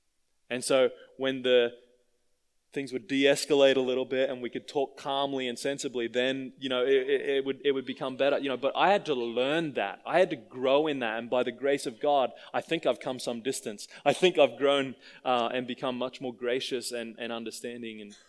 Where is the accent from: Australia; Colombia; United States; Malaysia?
Australia; When you're a young teenage boy growing up in Australia, you got to learn to be pretty aggressive with your language.